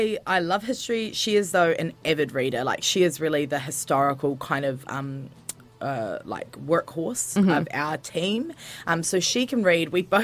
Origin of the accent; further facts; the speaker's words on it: Dunedin, Otago, New Zealand; I grew up in Dunedin and did a lot of dance.